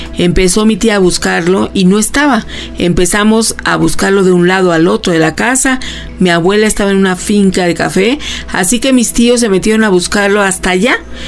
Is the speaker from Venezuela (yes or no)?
no; Xalapa, Veracruz, Mexico; Soy de Jalapa, Veracruz, y cuando era niño en México una vez nos dejaron solos